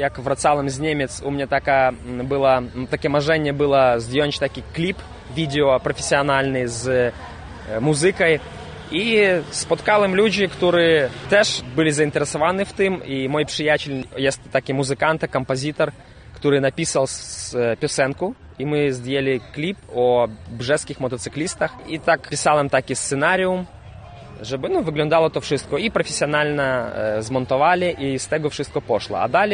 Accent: Brest, Brest Region, Belarus; Polish is a second language; Jestem z Brześcia, z Białorusi. Przyjechałem do was na zlot.

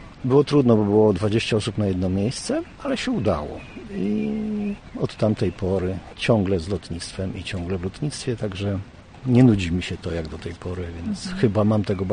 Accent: Świdnik, Lublin Voivodeship, Poland; born there; Urodziłem się w mieście, które słynie z lotnictwa poniekąd, ponieważ jest to Świdnik, a więc miasto, w którym produkowano śmigłowce.

